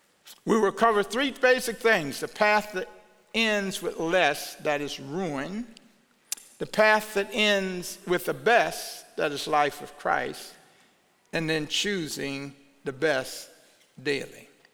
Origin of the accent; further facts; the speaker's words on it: United States; I thank God that I am an American.